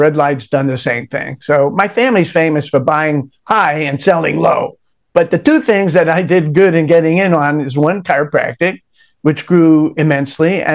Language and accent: English; Brooklyn, New York, United States; one of the things that you and I discussed before coming on air was the fact that we're both from Brooklyn.